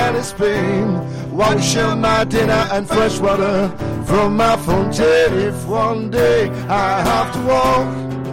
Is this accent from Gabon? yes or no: no; Digne, Provence-Alpes-Côte d'Azur, France; Moi le premier, quand j'étais jeune ici à Digne